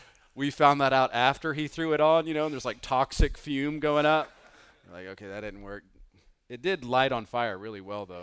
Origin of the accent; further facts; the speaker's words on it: the South, United States; I come from the South where you could just get the wood from the woods and put it in the fire, right?